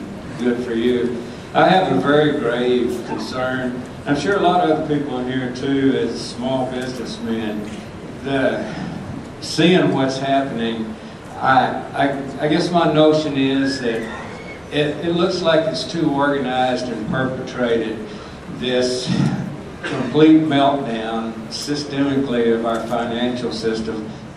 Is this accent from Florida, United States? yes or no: no; Texas, United States; now in Hamilton, United States; And I'm born and bred in Texas, but I can tell you one thing. I've lived in Hamilton, Montana for the last 11 years.